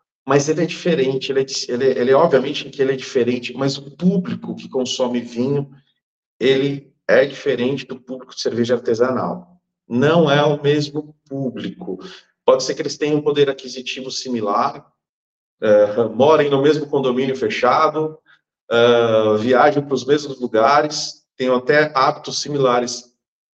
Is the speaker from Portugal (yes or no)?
no; São Paulo, Brazil; Nós somos de São Paulo, capital, somos natural de São Paulo, capital.